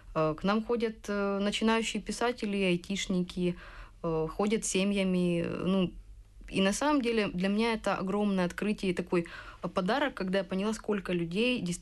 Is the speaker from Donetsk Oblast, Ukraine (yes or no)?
no; Kryvyi Rih, Dnipropetrovsk Oblast, Ukraine; Обязательно заедем в мой родной город Кривой Рог